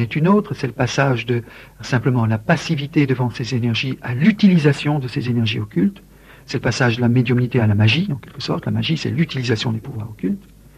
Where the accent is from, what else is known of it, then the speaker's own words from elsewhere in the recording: India; précisément parce que je venais de l'Inde